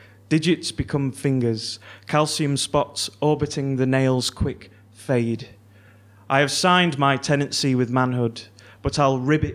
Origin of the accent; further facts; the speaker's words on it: Clay Cross, East Midlands, United Kingdom; So I grew up in Clay Cross in Derbyshire, and I found a picture at my mother's house which sort of summed up my childhood in this place